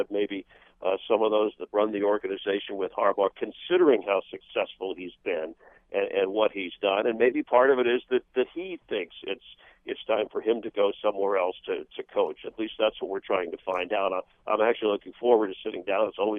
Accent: Florida, United States; as growing up in South Florida, when the Dolphins, they had a lot of great battles with the Raiders.

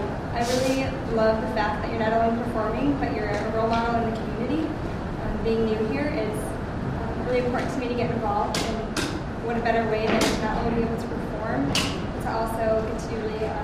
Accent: Minnesota, United States; now in San Francisco, United States; I'm from Minnesota, and even in Minnesota we know Raiderettes have always been the best dance team.

